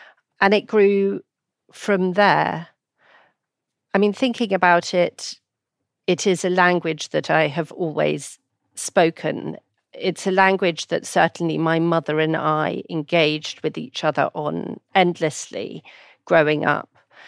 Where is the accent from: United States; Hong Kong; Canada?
Hong Kong; The flat we grew up in Hong Kong, aged five.